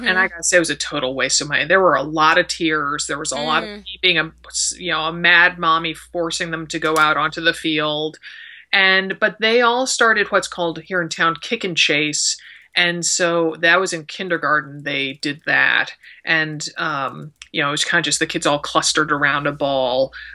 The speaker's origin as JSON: {"language": "English", "region": "Connecticut", "country": "United States", "said": "but I'm from Connecticut, and that's the price of admission for living in Connecticut is learning how to play tennis."}